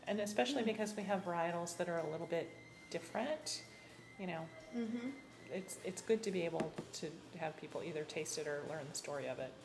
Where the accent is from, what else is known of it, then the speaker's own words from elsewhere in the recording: Bay Area, California, United States; And growing up in the Bay Area and cutting my teeth on Napa wines, I've always loved wine